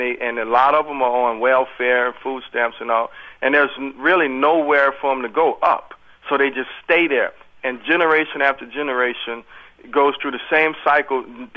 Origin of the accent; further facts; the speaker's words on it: New Orleans, Louisiana, United States; I was born in New Orleans in Charity Hospital, and I lived all my life there.